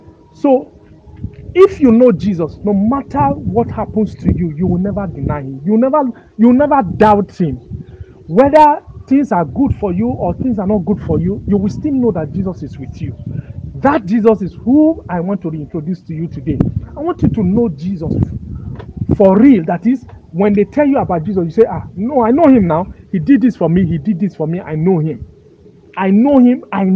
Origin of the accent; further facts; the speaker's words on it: Lagos, Nigeria; I have lived in Lagos. I was born in Lagos and all that.